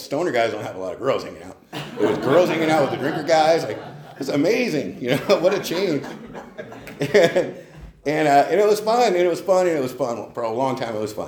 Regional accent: Los Alamos, New Mexico, United States; I'd gone to the counselor at our little school in Los Alamos. I grew up out in Los Alamos.

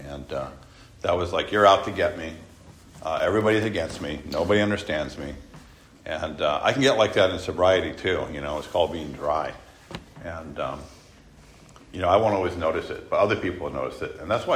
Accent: San Francisco, California, United States; my story starts, I was born in San Francisco. That's where I grew up. I was adopted.

